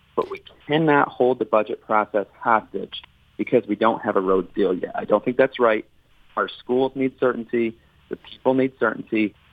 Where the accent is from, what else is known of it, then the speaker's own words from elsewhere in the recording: Michigan, United States; Obviously, I'm from Northern Michigan.